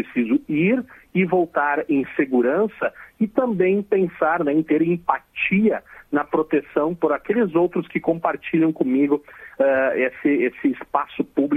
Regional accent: Rio Grande do Sul, Brazil; Nós temos na região sul, eu sou gaúcho, né?

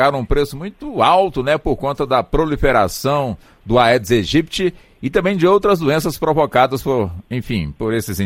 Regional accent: Anápolis, Goiás, Brazil; que eu convivi muito de perto quando eu era criança lá em Anápolis, não faz tanto tempo assim, né? Lá pela década de 60, por aí assim.

